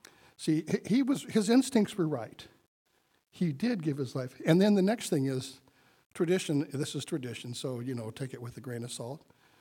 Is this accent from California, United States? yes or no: yes; Richvale, California, United States; You know, I grew up in Richvale, pretty big town.